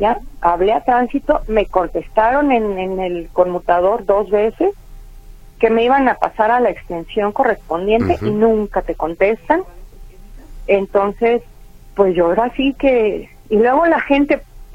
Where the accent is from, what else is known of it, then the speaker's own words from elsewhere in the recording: Guadalajara, Jalisco, Mexico; Yo vengo de Guadalajara